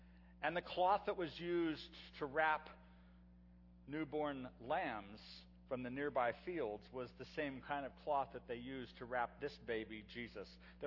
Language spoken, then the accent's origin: English; Hong Kong; I grew up in Hong Kong, and every Christmas Eve in my older years, probably from 7 years old up to 12